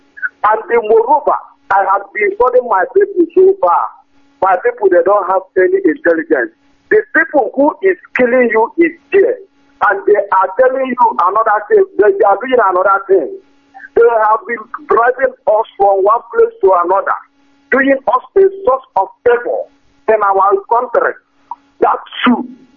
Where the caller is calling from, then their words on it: Italy; I'm calling from Italy.